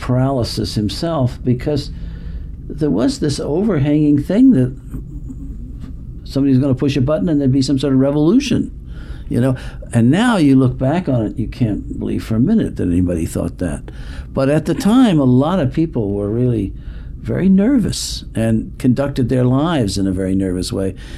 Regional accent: Chicago, Illinois, United States; And since I grew up in Chicago

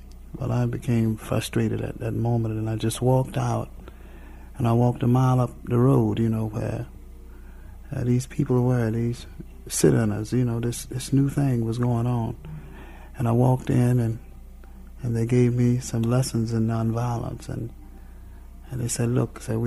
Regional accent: Knoxville, Tennessee, United States; I'm from Knoxville, Tennessee.

